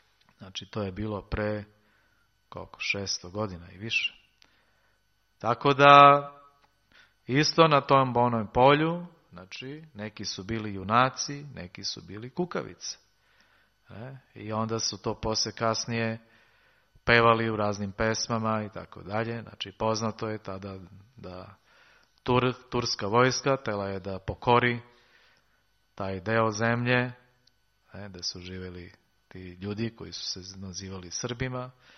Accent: Serbia; Tamo kod nas u Srbiji ima Kosovo.

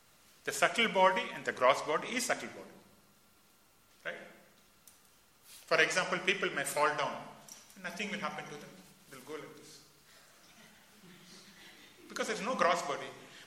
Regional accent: Coimbatore, Tamil Nadu, India; So they said, you'll be posted in Salem, you know. So I'm from Coimbatore.

